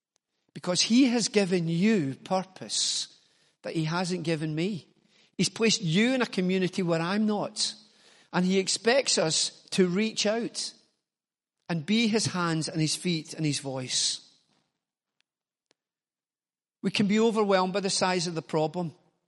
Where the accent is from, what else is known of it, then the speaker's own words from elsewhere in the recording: Glasgow, Scotland, United Kingdom; I'm from Glasgow. You don't do stuff like that.